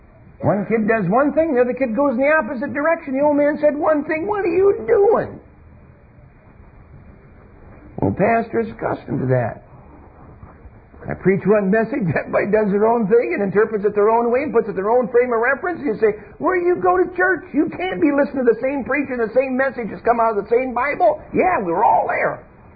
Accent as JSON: {"language": "English", "region": "Michigan", "country": "United States", "said": "I came from Michigan. And I lived in a rural area for a while."}